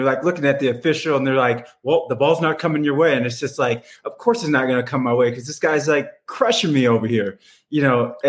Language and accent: English; Blue Springs, Missouri, United States; now in Boulder, United States; That I brought a chapter to my hometown in Blue Springs, Missouri.